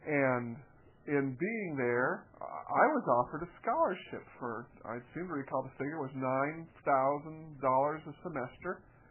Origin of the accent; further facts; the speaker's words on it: Tucumcari, New Mexico, United States; I was from Tucumcari. I met you in Tucumcari.